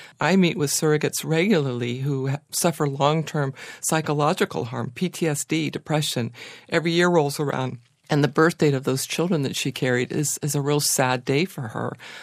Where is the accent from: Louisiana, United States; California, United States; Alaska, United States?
California, United States; I'm from California, which is the most surrogate-friendly state in the United States.